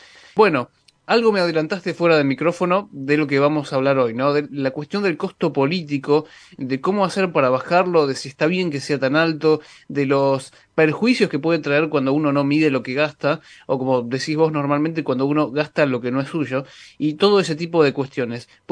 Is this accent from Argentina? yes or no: yes; Argentina; para que entendamos juntos cómo nos afecta como argentinos lo que pasa en otros lugares